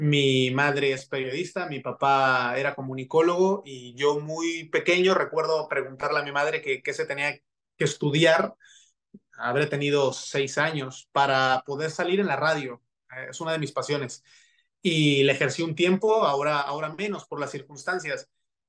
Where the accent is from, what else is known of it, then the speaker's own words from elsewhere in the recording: Tuxtla Gutiérrez, Chiapas, Mexico; de Tuxtla, yo crecí en Chiapas y hacia allá voy porque me gusta regresar